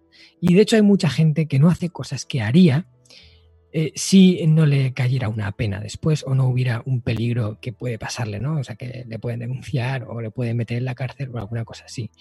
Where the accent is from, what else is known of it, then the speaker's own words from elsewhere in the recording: Spain; aquí en mi país, ¿no?, en España, son como de ciencia ficción